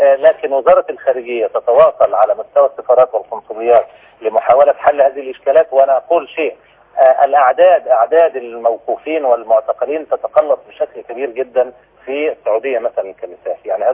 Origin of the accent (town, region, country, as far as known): Egypt